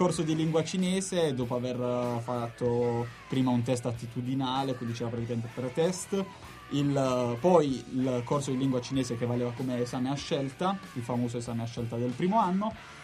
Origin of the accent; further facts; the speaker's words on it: Barletta, Apulia, Italy; vengo da Barletta in Puglia